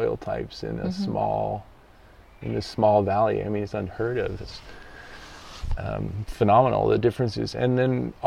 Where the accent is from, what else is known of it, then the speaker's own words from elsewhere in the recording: United States; And he immediately clocked my accent and said, "You are English?" And I said, no, I'm American.